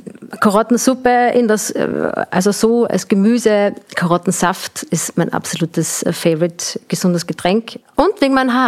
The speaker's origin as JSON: {"language": "German", "town": "Graz", "region": "Styria", "country": "Austria", "tie": "born or raised there", "lives_now": "Vienna, Austria", "said": "ich komme mal aus Graz, bin dort geboren. … Ich bin aber jetzt schon sehr, sehr, sehr, sehr lange in Wien"}